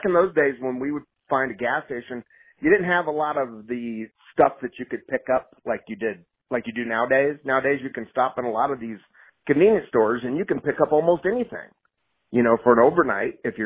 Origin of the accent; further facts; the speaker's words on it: Riverside, California, United States; And then I grew up in Riverside, so we probably don't know. Years ago, they built a dam for the Santa Ana River.